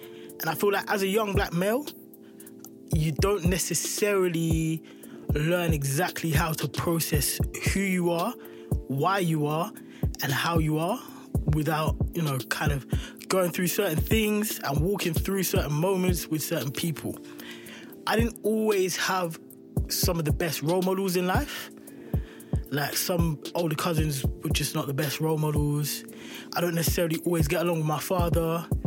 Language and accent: English; London, United Kingdom; So I'm from South London. And in South London, as a young black male, you're basically part of the majority.